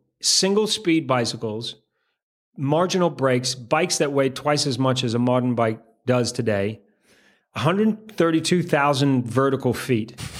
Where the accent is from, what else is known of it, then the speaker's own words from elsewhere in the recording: Canterbury, New Zealand; But in New Zealand, this guy who's from my hometown, there's nothing. And I'm trying now to raise the money to put a permanent fixture in Christchurch